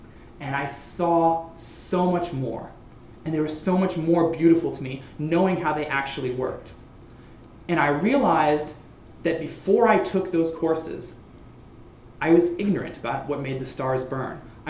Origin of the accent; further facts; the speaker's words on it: Arkansas, United States; I grew up in Arkansas where there was no light pollution, and I could lay out every night under the stars